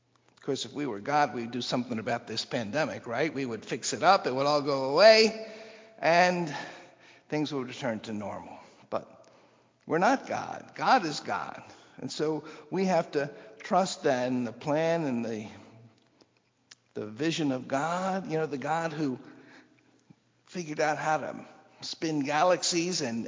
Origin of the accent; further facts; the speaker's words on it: Chicago, Illinois, United States; I'm a U.S. citizen. I'm a Chicagoan.